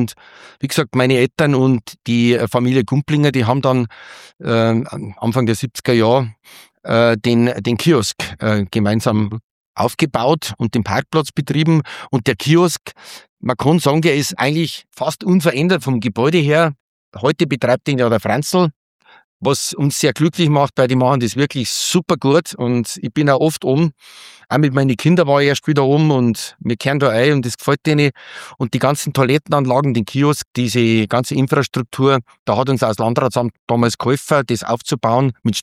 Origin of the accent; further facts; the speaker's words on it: Tegernsee, Bavaria, Germany; Ich bin ja am Tegernsee aufgewachsen